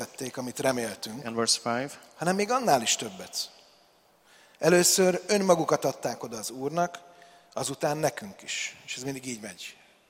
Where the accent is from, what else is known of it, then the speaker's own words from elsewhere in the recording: Hungary; Mert hát nyilván, ha tehát, magyarnak születtem, tehát nem lehetek kínai